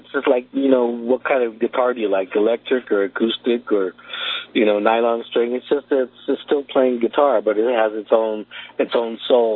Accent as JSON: {"language": "English", "town": "Los Angeles", "region": "California", "country": "United States", "tie": "born there", "said": "Actually, I was born in South Central, but they didn't scan as well."}